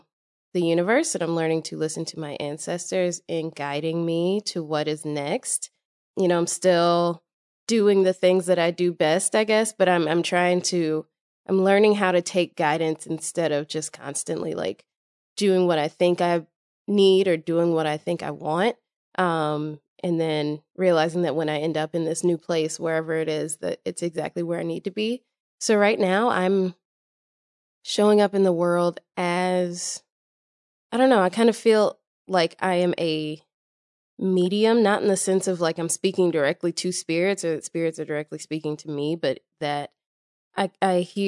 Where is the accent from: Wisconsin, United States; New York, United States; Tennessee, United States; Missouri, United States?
Tennessee, United States; Nashville; Yeah, I am originally from Nashville, which and I've lived in the South my whole life except for 1 year, and I got back down here as soon as I could. So I heavily identify with being Southern.